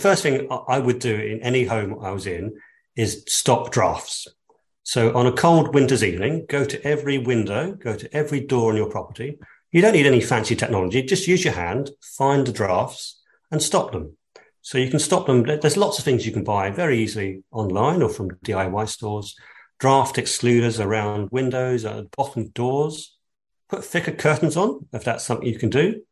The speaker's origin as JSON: {"language": "English", "region": "London", "country": "United Kingdom", "said": "I'm a Londoner"}